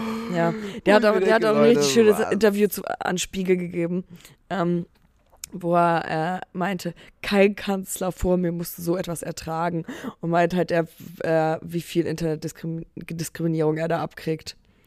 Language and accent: German; Baden-Württemberg, Germany; accent: Swabian; Und dann war ich so, ich spreche Schwäbisch.